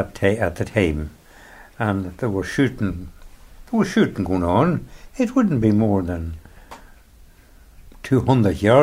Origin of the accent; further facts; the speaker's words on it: Northern Ireland, United Kingdom; Oh, well, we are Northern Irish.